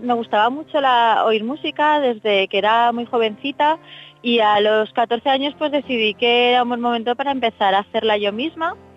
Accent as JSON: {"language": "Spanish", "town": "Zaragoza", "region": "Aragon", "country": "Spain", "said": "Yo soy de Zaragoza y allí eran muy baratas las clases de instrumento."}